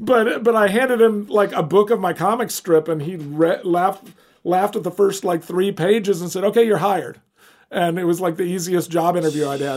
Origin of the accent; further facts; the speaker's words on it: Alabama, United States; At 12 years old, I was doing all the juried art shows in the Deep South. I grew up in Alabama.